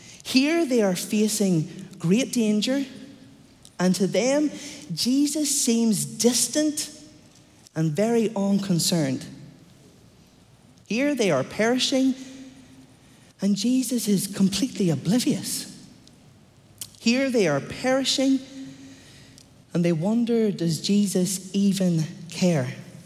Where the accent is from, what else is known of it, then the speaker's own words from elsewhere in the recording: Northern Ireland, United Kingdom; Now, my hometown in Northern Ireland is very close to the coast